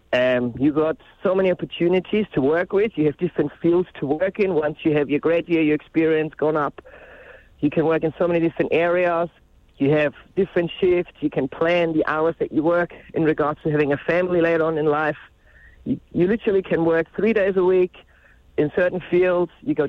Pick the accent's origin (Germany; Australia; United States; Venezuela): Germany; I'm from Germany originally